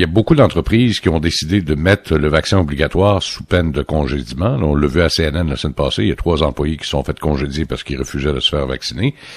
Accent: Canada; Chez nous, au Canada, on m'a dit que il y avait comme un incitatif à l'embauche.

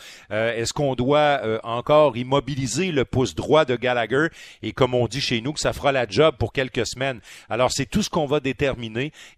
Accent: Quebec, Canada; un peu partout au Canada et chez nous au Québec

